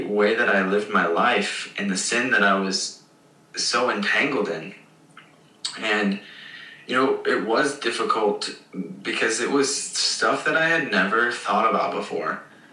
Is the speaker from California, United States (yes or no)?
no; Michigan, United States; also born or lived in Northwest Indiana; So I moved from Southwest Michigan to Northwest Indiana, attended college there, and got connected to a church very quickly, but wasn't even as involved in the church here as I was back home.